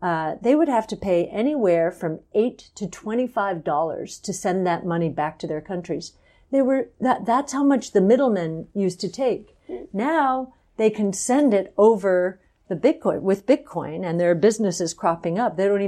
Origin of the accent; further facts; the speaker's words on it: California, United States; now in New York, United States; When I was growing up and when I moved from California to New York, I was too expensive for me to call my parents every day.